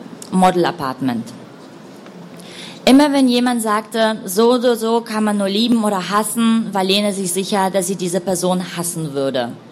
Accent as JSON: {"language": "German", "country": "Russia", "tie": "born or raised there", "said": "Also ich bin auch Russin, ich bin in St. Petersburg geboren und bin in einem Vorort von Russland aufgewachsen, also in einem russischen kleinen Städtchen aufgewachsen"}